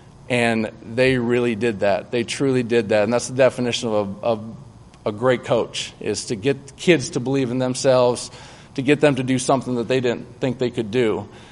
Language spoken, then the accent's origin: English; Iowa, United States; Like I said, I'm from Iowa. I don't know too much.